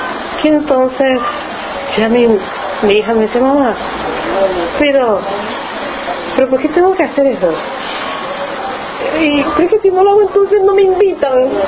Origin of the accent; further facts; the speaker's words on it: Panama; Pues somos panameños.